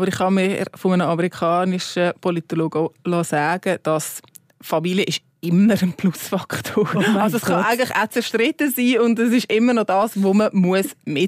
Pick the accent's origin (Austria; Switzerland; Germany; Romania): Switzerland; wenn wir uns das als Schweizer mit unseren Sprachregionen und Tälern und so Bergen vorstellen können.